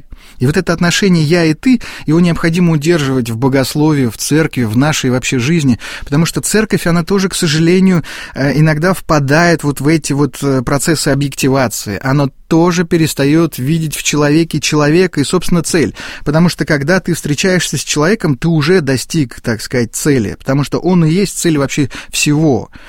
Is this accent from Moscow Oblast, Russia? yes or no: yes; Sergiev Posad, Moscow Oblast, Russia; мне было лет 10, наверное, я рос в Сергиевом Посаде